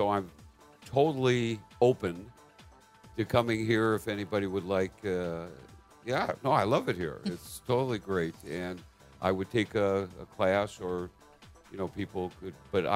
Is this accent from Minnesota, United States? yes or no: yes; Minneapolis, Minnesota, United States; I'm from Minnesota, Minneapolis, that's where … was from.